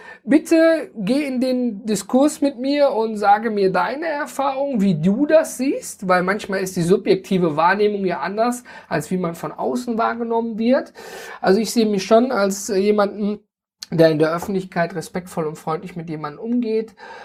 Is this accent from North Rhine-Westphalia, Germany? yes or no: yes; North Rhine-Westphalia, Germany; ich komme zum Beispiel aus dem Ruhrgebiet und da sind wir ja ein großer Misch an Völkchen, die alle zusammenkommen.